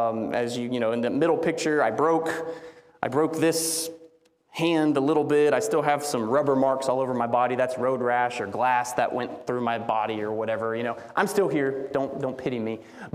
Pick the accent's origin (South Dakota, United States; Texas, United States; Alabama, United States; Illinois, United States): Alabama, United States; New Hope; I grew up in the church my whole life. My whole life back in New Hope, Alabama, I was raised in the Church of Christ.